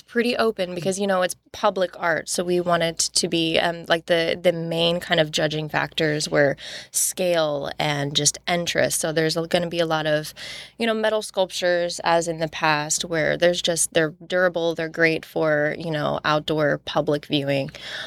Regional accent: Advance, Missouri, United States; also born or lived in Cape Girardeau; I was born in Cape Girardeau. I was raised down south of Advance on a little farm with four brothers.

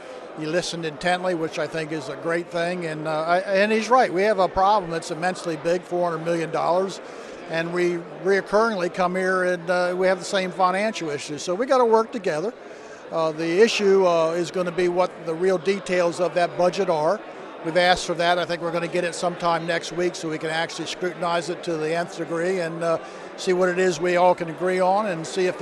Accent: Seaford, Delaware, United States; I think my hometown, Seaford, is a good example, and he mentioned Seaford. We've got a huge facility down there that has about 100, 150 people working there.

